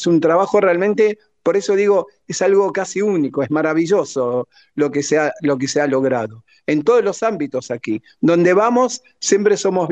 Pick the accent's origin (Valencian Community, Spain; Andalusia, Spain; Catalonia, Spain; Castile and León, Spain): Catalonia, Spain; also born or lived in Argentina; soy español, nacido en Argentina, catalán, de religión judía, y soy de este país, de este lugar, de esta comunidad